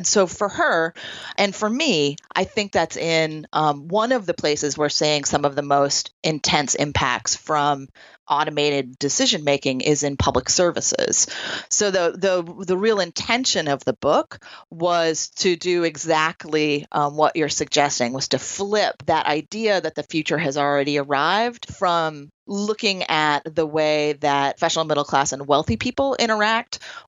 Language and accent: English; Troy, New York, United States; a residential YWCA here in my hometown of Troy, New York